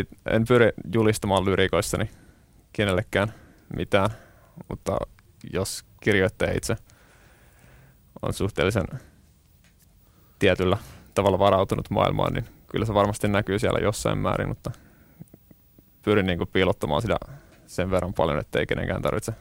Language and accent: Finnish; Pori, Satakunta, Finland; now in Helsinki, Finland; porilaisena nyt ehkä enemmän itseäni näen, vaikka Helsingissä asunkin.